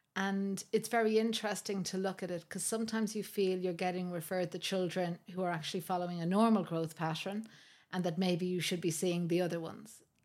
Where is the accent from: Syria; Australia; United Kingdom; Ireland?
Ireland; Ardee, County Louth; I was born and raised in RD in County Louth, went to Trinity for my undergraduate.